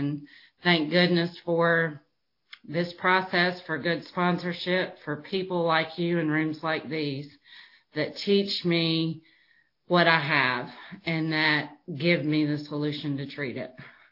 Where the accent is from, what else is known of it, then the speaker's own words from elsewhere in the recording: North Carolina, United States; which I'm from North Carolina, in case y'all can't tell by how I talk.